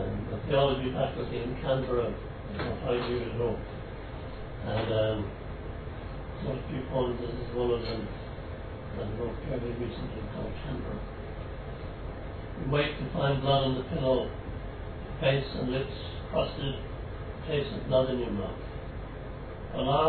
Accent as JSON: {"language": "English", "town": "Skibbereen", "region": "Munster", "country": "Ireland", "tie": "born or raised there", "said": "My eye lands on The Man from Skibbereen. And see a Western after my hometown."}